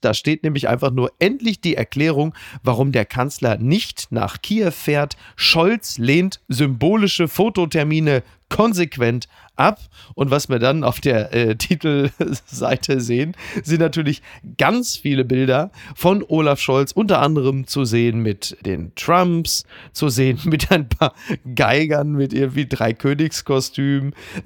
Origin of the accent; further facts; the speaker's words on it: North Rhine-Westphalia, Germany; ich komme aus dem Ruhrgebiet